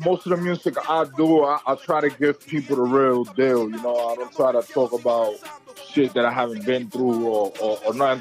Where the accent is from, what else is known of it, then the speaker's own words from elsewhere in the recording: New York City, New York, United States; I come from New York City, the Bronx.